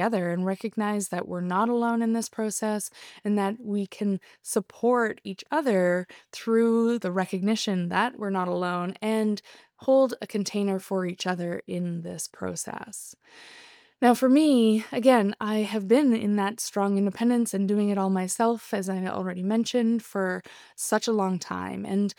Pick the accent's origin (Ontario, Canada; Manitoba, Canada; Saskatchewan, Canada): Ontario, Canada; moved away as an adult; also born or lived in British Columbia; Now, I left my hometown in Ontario when I was 18, and I moved to Whistler, British Columbia, which is a ski resort town just outside of Vancouver.